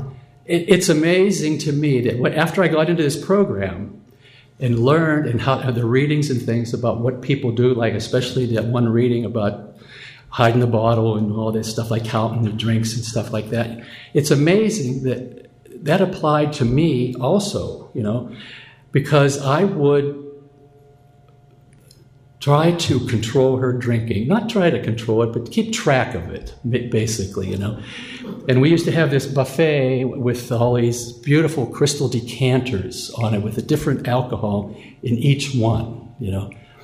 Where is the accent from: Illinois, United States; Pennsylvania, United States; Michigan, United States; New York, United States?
Pennsylvania, United States; My brother is from, I'm from Pennsylvania.